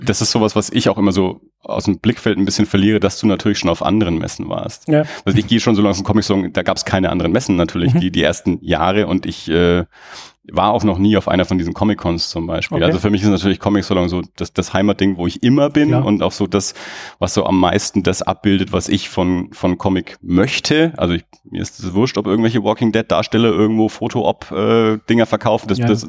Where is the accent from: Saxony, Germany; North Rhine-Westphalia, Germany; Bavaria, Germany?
Bavaria, Germany; Erlangen; Ich bin ja gebürtiger Erlanger, von daher bin ich mit dem Comic-Salon groß geworden.